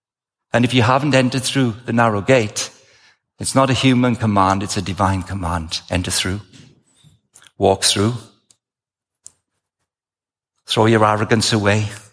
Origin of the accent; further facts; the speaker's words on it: Wales, United Kingdom; Being Welsh, I'd best keep it simple.